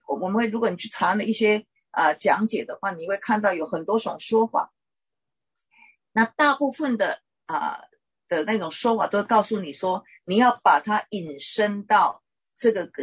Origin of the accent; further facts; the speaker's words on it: China; 特别是对亚洲人，对我们中国人的话